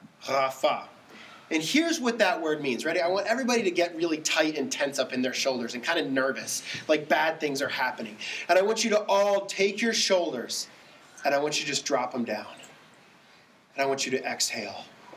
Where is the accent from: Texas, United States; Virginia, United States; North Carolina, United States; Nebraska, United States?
Texas, United States; Dallas; I grew up in Dallas, and in Dallas, we had to have tornado warnings and tornado drills.